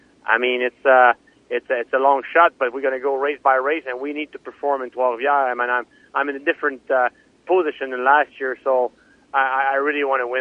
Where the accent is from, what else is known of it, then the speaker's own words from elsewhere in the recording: Trois-Rivières, Quebec, Canada; my brother and I, we were raised in Trois-Rivières